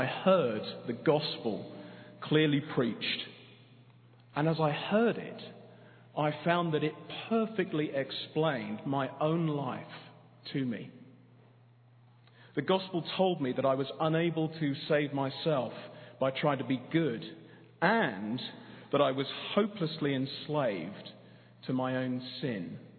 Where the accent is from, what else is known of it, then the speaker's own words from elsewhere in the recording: London, United Kingdom; You've probably guessed I'm not from round here. I'm from London, here doing the internship with Mark Dever.